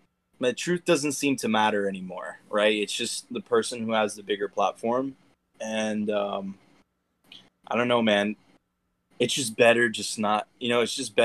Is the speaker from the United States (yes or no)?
no; Venezuela; I'm from Venezuela and, like, communism fucked up the whole country.